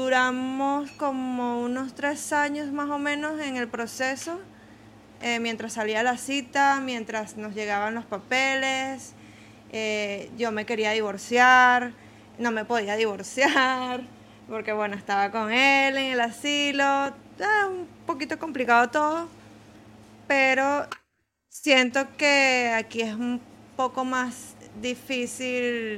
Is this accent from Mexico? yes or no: no; Venezuela; moved away as an adult; now in United States; Yo vengo de Venezuela, migré por asilo político.